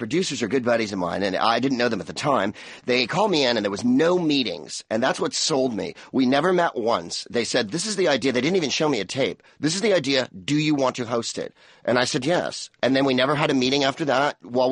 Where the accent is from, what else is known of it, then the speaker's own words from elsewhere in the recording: San Francisco, California, United States; I'm from San Francisco, and so this is going to be a huge decision where I come from.